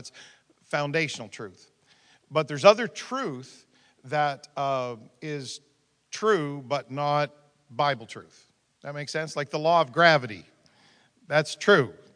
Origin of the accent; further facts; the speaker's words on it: New Brunswick, Canada; You know, where I grew up in New Brunswick, when they said, he's a teacher, what they meant was what you mean when you say, bless his heart.